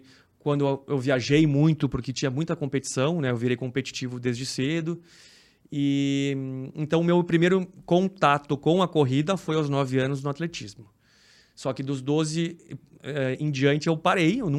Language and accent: Portuguese; Porto Alegre, Rio Grande do Sul, Brazil; eu sou de Porto Alegre, eu sou gaúcho